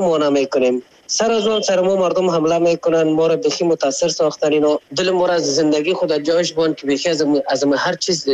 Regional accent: Afghanistan; ما خو افغان هستیم،

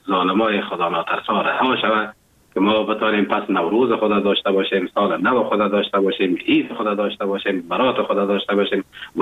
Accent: Afghanistan; now in Germany; افغانستان عزیز ما که من هر چقدر به ارتباط وطنم بگویم هنوزم کم است

